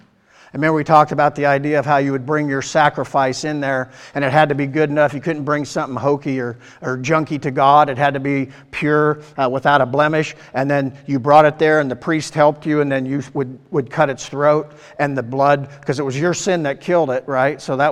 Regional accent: the South, United States; I'm from the South, so I'm not sure how to pronounce it.

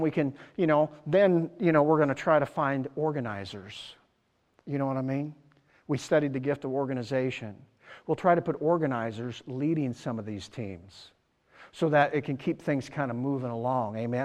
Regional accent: United States; You and I have dual citizenship. I am an American, but I'm also a Christian.

